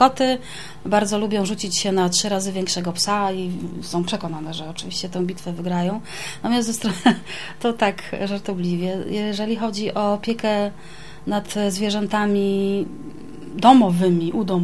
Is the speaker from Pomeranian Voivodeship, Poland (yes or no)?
no; Warsaw, Masovian Voivodeship, Poland; ja wywodzę się z Pragi, tutaj z okolic Stalowej Środkowej, 11 listopada.